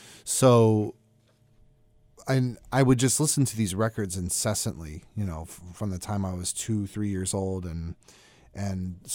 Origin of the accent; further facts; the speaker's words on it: Buffalo, New York, United States; Growing up in Buffalo, New York, my mother was working as a secretary at the time for the library at my elementary school